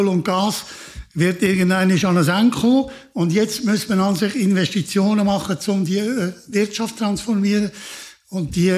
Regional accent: Switzerland; ja, ich bin Schweizer Staatsbürger.

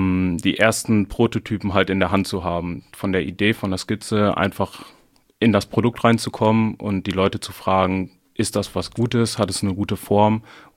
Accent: North Rhine-Westphalia, Germany; born there; now in Münsterland, Germany; 32 Jahre alt, komme gebürtig aus dem Port, wohne jetzt seit einigen Jahren im schönen Münsterland

